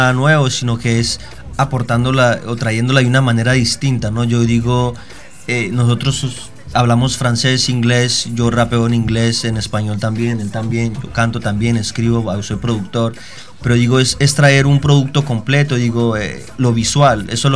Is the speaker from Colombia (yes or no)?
yes; Colombia; Yo soy de Colombia.